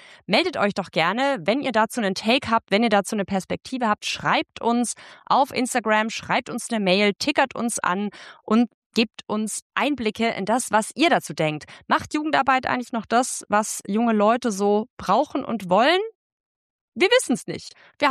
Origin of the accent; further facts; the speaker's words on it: Berlin, Germany; als Berlinerin sage ich, NRW, ihr könnt die Spiele gern haben.